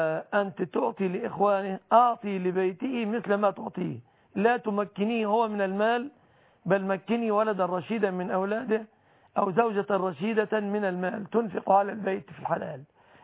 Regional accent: Egypt

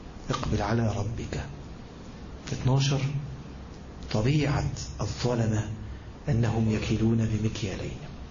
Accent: Egypt; زي احنا مثلا كمصريين

